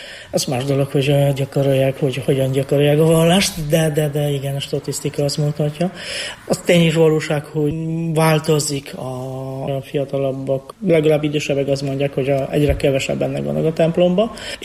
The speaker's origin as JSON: {"language": "Hungarian", "country": "Poland", "said": "persze Lengyelországhoz, igen, mert onnan származom"}